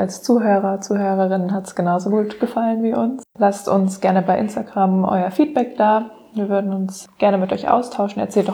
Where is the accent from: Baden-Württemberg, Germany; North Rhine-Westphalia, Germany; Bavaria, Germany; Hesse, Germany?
Baden-Württemberg, Germany; Karlsruhe; moved away as an adult; now in Mainz, Germany; Ich komme eigentlich aus Karlsruhe und bin zum Studieren hierher gezogen.